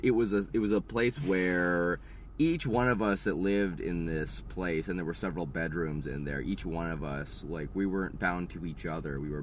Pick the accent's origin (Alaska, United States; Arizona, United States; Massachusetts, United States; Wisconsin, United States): Arizona, United States; now in Los Angeles, United States; I don't feel as if the culture I grew up in was quite what it seems that I see now.